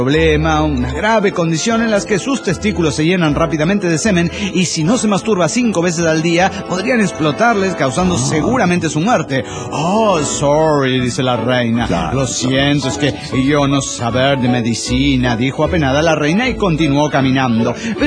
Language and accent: Spanish; Cuernavaca, Morelos, Mexico; de Cuernavaca, Morelos, México.